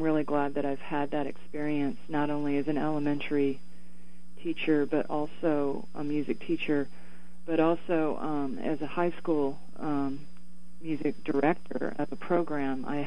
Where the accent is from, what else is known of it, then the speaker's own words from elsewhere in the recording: Atlanta, Georgia, United States; Well, I grew up in Atlanta, and then when I finished high school there, I went to University of Arizona in Tucson